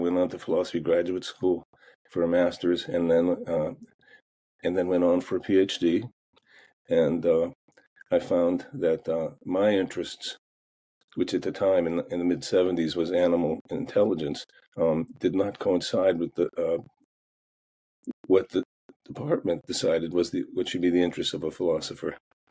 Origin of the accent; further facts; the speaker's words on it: Erie, Pennsylvania, United States; But I'm from Erie, Pennsylvania, which is currently buried under snow. That's one reason I'm not there.